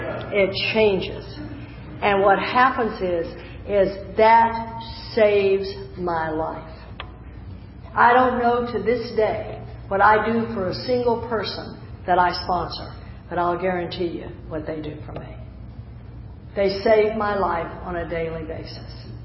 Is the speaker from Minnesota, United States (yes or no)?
no; Texas, United States; also born or lived in California / Washington; now in Jacksonville, United States; Now, since I've moved to the South, in Jacksonville, I grew up in Texas. Since I'm in Florida now, when I was living in California and Washington State